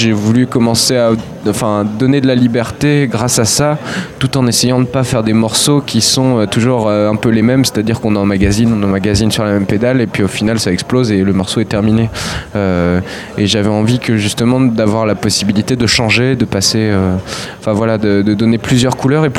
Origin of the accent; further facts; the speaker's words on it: Rennes, Brittany, France; Je viens de Rennes, oui.